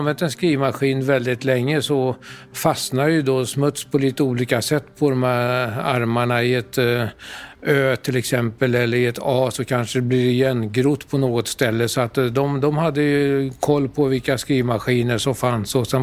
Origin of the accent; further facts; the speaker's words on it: Sweden; Ja, som svensk där nere 1990